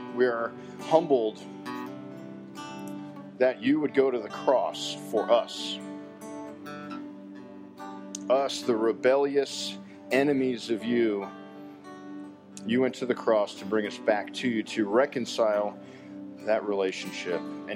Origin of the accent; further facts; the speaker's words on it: Colorado, United States; I was born and raised in Colorado and spent a lot of time in the mountains, loved the mountains, was in Boy Scouts